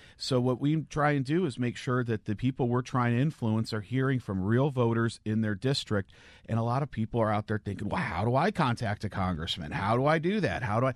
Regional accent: Cleveland, Ohio, United States; Well, I come from Cleveland, Ohio, and my hometown has really had some hard times. And growing up, I saw some hard stuff.

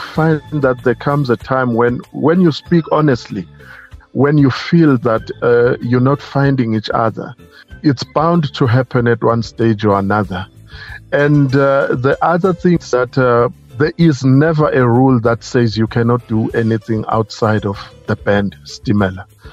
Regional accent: Nelspruit, Mpumalanga, South Africa; I come from Nelspruit, Mpumalanga

